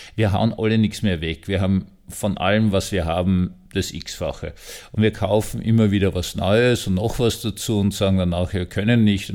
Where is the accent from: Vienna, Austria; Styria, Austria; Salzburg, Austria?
Vienna, Austria; Ich bin aufgewachsen in Wien in einer sehr schönen 150 Quadratmeter Altbauwohnung.